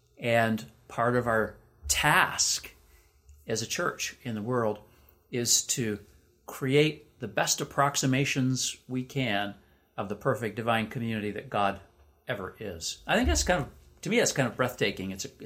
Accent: Michigan, United States; But, you know, growing up in Michigan, lots of people polka in Michigan, but my family didn't.

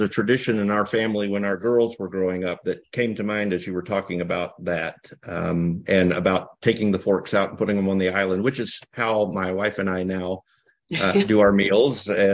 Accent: the South, United States; I mean, I'm from the South, and it was very traditional for your wedding gift to get china and crystal, pick your patterns and stuff.

